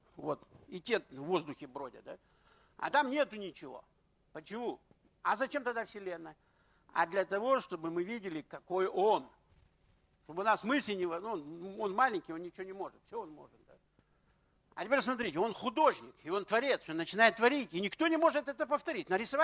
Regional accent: Ukraine; Я с Украины, поэтому у меня коники эти остались все.

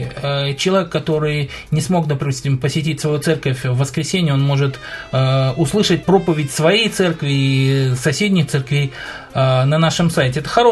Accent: Ukraine; now in Moscow, Russia; мы находимся в Москве, а оба наших... Ну, мы оба фактически с Украины.

